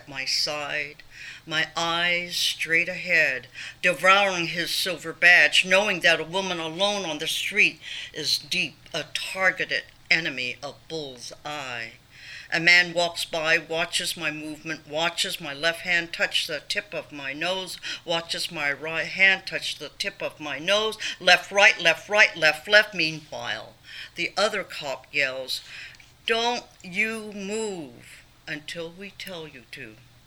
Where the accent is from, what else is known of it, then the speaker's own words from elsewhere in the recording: Oakland, California, United States; not liking, not valuing my own identity as a Chinese woman growing up in Oakland, California, and how I was influenced by the media, thinking that I should be white.